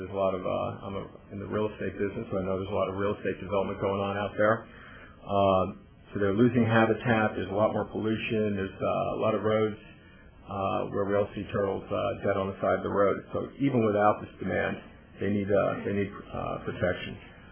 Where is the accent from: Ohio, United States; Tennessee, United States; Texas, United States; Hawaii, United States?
Texas, United States; Dallas; I'm from Dallas.